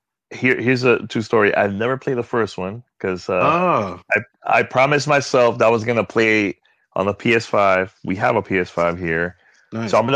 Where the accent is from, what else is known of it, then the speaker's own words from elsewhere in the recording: New York, United States; I'm originally from New York.